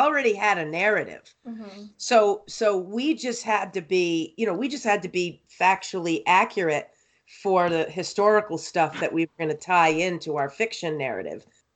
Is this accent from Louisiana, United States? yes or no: no; Connecticut, United States; I am born and raised in Connecticut.